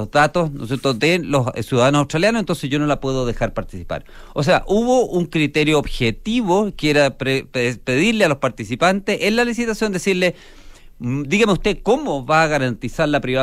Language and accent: Spanish; Chile; lo que exigimos como chilenos es que cumplan las leyes chilenas